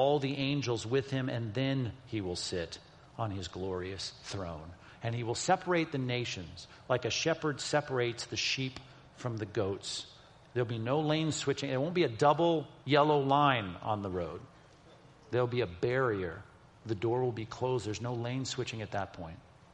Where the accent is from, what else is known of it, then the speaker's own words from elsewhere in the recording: California, United States; I was going, dude. I was from California.